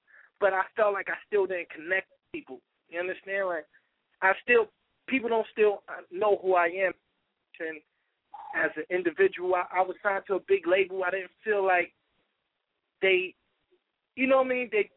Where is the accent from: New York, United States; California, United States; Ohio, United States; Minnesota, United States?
New York, United States; Harlem; And I'm from Harlem, New York.